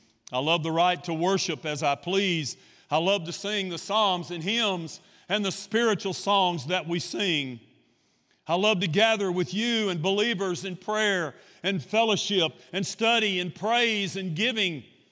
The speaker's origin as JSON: {"language": "English", "country": "United States", "said": "I live in this country, and I can't change the fact that I'm an American, and God has called me to preach and to pastor."}